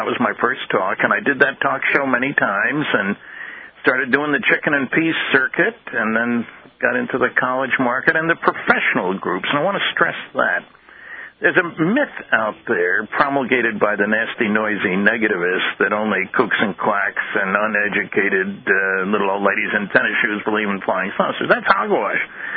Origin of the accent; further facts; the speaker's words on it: New Jersey, United States; Well, I grew up in New Jersey. It wasn't my fault. I had nothing to do with it.